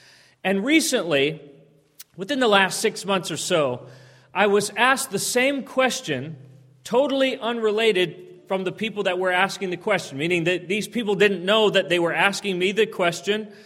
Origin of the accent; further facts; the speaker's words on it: Phoenix, Arizona, United States; I'm from the Phoenix, Arizona area. This is the kind of weather I'm used to.